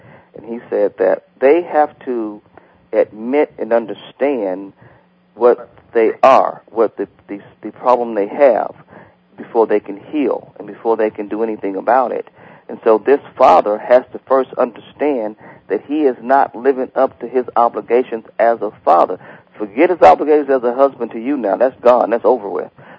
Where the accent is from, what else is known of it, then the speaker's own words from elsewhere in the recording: Alabama, United States; born there; Well, when I grew up, I was born in Alabama, and my brother is 17 years older than I was